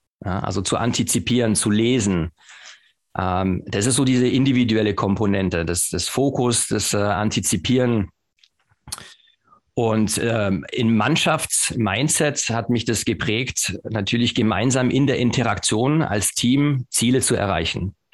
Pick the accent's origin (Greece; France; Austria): France; now in Germany; Und da habe ich Bundesliga in Frankreich gespielt, da wo ich aufgewachsen bin. In Deutschland, als ich in 95 nach Deutschland kam.